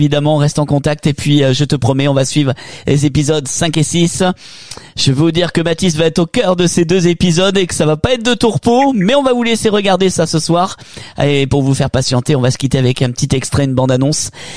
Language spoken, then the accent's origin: French; Nouvelle-Aquitaine, France; quasiment à l'autre bout de la France, chez nous, en Nouvelle-Aquitaine.